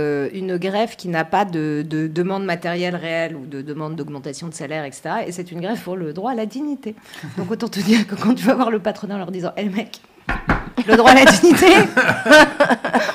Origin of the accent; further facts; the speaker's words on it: France; Et donc comme je suis française